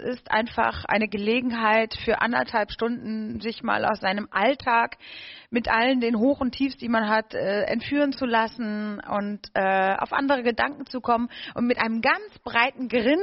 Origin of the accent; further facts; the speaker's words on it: North Rhine-Westphalia, Germany; born there; Also ich bin ja gebürtig aus Nordrhein-Westfalen.